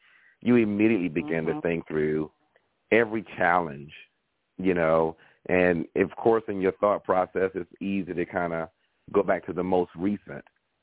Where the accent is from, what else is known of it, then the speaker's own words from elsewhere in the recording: Ridgeville, South Carolina, United States; I am from the Lowcountry out in South Carolina, out in the country, Ridgeville, Charleston, South Carolina.